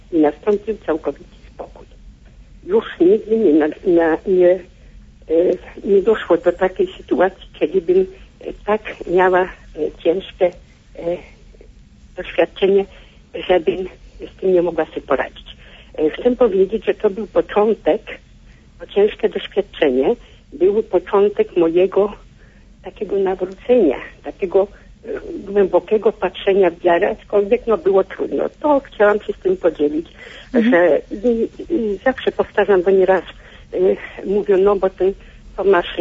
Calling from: Masovian Voivodeship, Poland; Dzwonię z Mazowsza, z Opia.

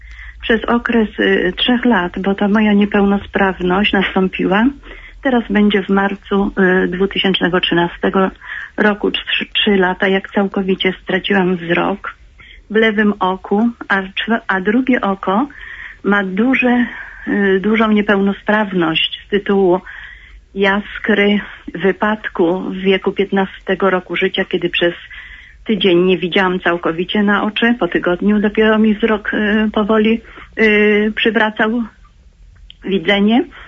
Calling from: Toruń, Kuyavian-Pomeranian Voivodeship, Poland; Jestem tutaj też z Torunia, taki zbieg okoliczności.

